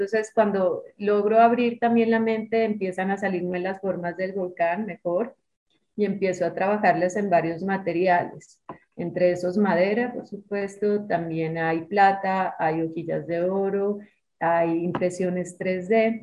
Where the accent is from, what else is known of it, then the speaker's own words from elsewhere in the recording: Pasto, Nariño, Colombia; Yo, como les decía, soy pastusa